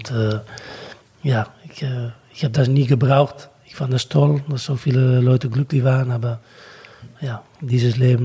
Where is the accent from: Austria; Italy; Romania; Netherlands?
Netherlands; German is a second language; wir sind in Holland aufgewachsen mit dem Ball.